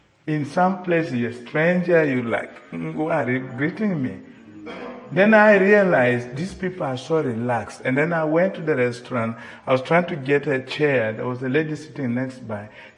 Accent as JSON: {"language": "English", "country": "South Sudan", "said": "I speak to you as I come from South Sudan, and I see that beauty of God, that love of God, that reality of God in my life as a fortunate person. I come from a family."}